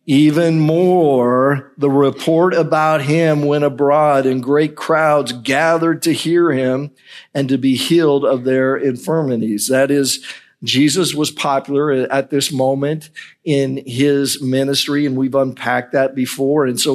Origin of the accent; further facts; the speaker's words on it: Idaho, United States; Now, as most of you know, I'm from the Northwest, and I kind of grew up being an avid hiker in the mountains of Idaho.